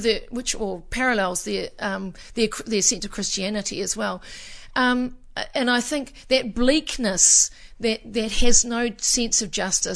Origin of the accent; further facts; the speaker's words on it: New Zealand; I feel kind of echoes with me anyway as a New Zealander.